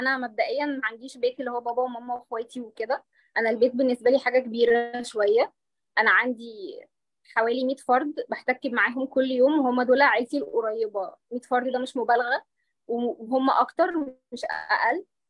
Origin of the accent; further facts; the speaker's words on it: Saudi Arabia; وانا كنت كمان مدرستي ونموي في بيئه منغلقه، وانا عيله سعوديه سعوديه سعوديه قوي.